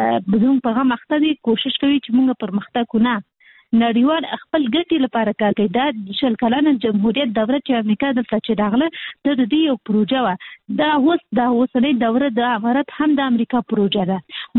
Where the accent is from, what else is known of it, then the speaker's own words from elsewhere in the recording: Kabul, Afghanistan; موږ خاصي د کابل یو.